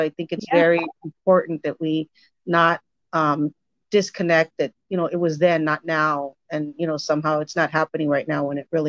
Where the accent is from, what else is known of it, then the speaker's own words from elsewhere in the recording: Los Angeles, California, United States; I grew up in Echo Park